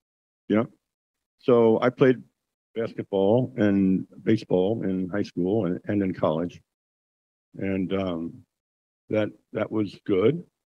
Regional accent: Kentucky, United States; So as I progressed, then I'm from Kentucky originally. And went to school there. And Kentucky at that time was always known for basketball.

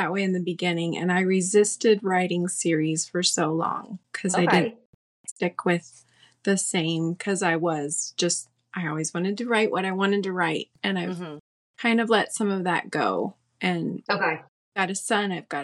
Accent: California, United States; now in St. Paul, United States; I grew up in California, but my husband is from here. And so when I moved here, it was such a culture shock.

